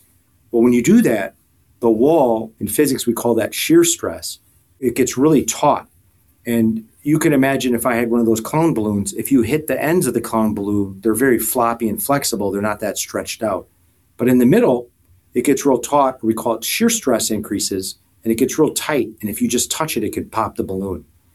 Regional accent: Wisconsin, United States; I'm from Wisconsin, born and raised, and I went to med school at UW-Madison in undergrad.

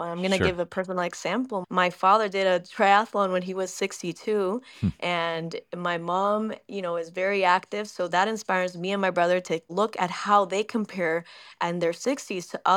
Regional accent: Puerto Rico; born there; first language Spanish; English is a second language; I was born in Puerto Rico. My first language is Spanish.

